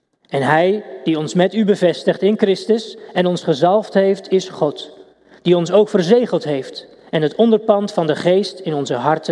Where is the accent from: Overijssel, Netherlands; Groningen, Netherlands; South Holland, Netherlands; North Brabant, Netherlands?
Overijssel, Netherlands; now in Almelo, Netherlands; Ik kom uit Twent, ik ben Almeloer inmiddels, dat is al 6 jaar.